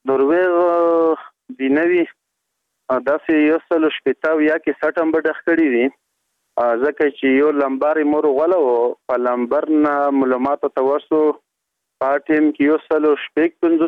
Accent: Matun, Khost, Afghanistan; زه د خوست ولایت دی متون یما په متون کې مده خل چینه کلی یما

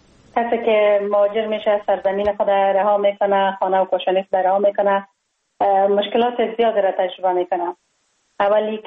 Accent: Kabul, Afghanistan; ما خوشبختانه در یک خانواده روشن فکر به دنیا آمدم، در شهر کابل در محله کوتی سنگی تولد شدم.

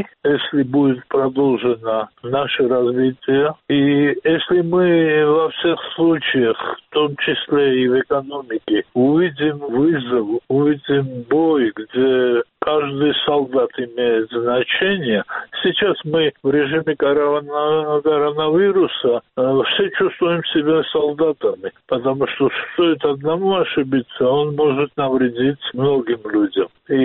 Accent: Georgia; Разве это мы, грузины?

